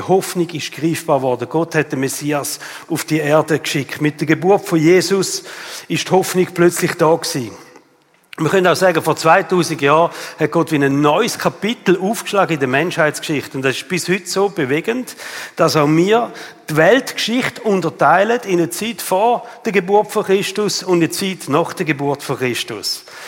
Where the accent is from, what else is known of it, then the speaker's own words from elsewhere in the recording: Switzerland; Aber bei uns in der Schweiz, der Schmutzli kommt.